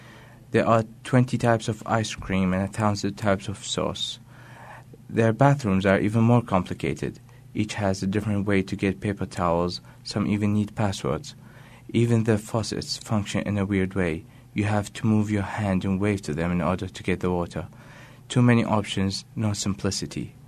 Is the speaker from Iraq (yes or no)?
yes; Iraq; now in United States; I'm 20 years old. I'm from Iraq.